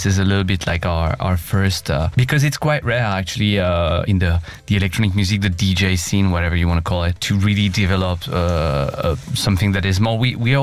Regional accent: France; English is a second language; I'm from France.

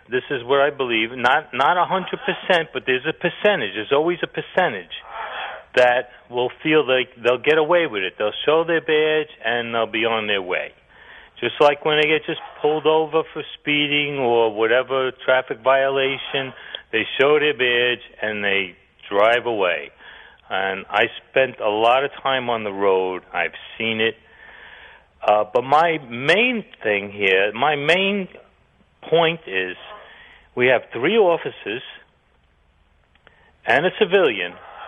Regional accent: Staten Island, New York, United States; I said I was from Staten Island.

